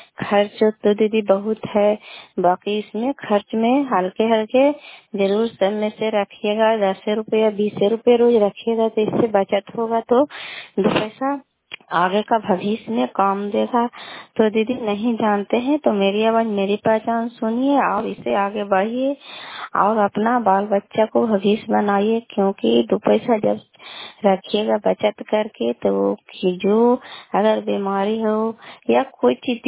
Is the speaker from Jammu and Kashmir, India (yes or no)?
no; Kalyanpur, Bihar, India; घर कल्याणपुर वाली बेची पंचायत प्रखंड चंडी जिला नालंदा का निवासी हूँ।